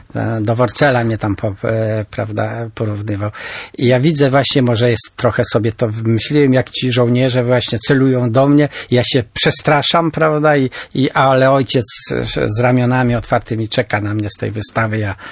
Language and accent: Polish; Słupsk, Pomeranian Voivodeship, Poland; also born or lived in Warsaw; uciekliśmy z Warszawy do Słupska. Tam moje dzieciństwo, niestety brzydkie dzieciństwo